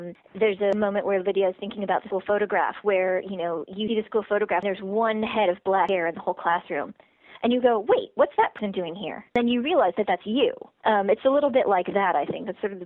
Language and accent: English; Pittsburgh, Pennsylvania, United States; And I'd say, well, I was born here in Pittsburgh. And they'd say, oh, but where are you from? And I'm like, well, I'm from here.